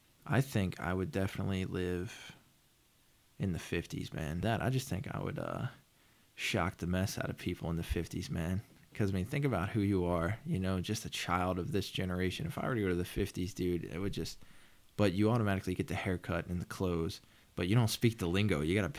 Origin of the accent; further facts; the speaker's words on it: Hampton, Virginia, United States; So I grew up in Hampton. And every time I pass over that bridge on